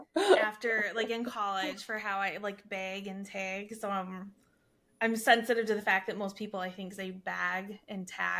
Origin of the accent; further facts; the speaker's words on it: Wisconsin, United States; accent: Wisconsin; Anyways, our nice Wisconsin accents here.